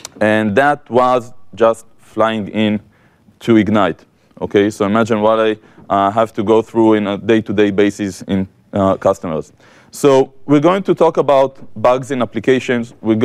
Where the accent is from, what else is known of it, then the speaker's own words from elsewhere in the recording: Israel; English is a second language; This strange accent that I have is because I come from Israel, where I work as an architect